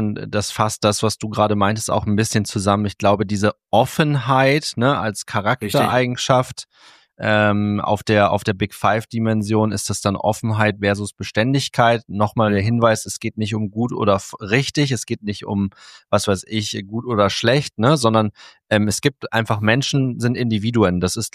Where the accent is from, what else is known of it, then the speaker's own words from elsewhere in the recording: Cloppenburg, Lower Saxony, Germany; Ich bin in Kloppenburg groß geworden und wir hatten auch bei uns damals, ich meine, ich bin in den 80ern geboren und dann in den 90ern groß geworden